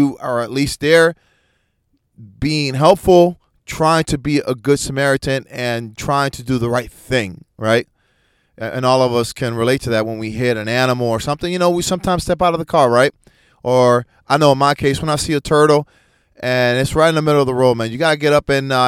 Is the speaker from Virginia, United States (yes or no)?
no; Lakeland, Florida, United States; in my hometown of Lakeland. If any of y'all know, I mean, it's when you're driving out here in Florida in small town